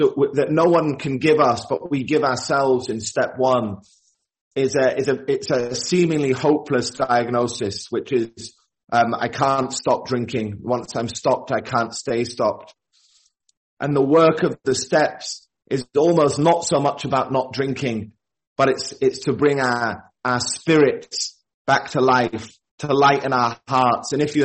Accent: Yorkshire and the Humber, United Kingdom; born there; I'm an alcoholic and I was born in Yorkshire. In the north of England. I grew up into quite a nice home.

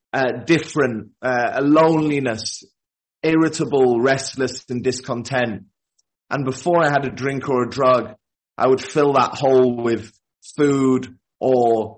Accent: Yorkshire and the Humber, United Kingdom; born there; I'm an alcoholic and I was born in Yorkshire. In the north of England. I grew up into quite a nice home.

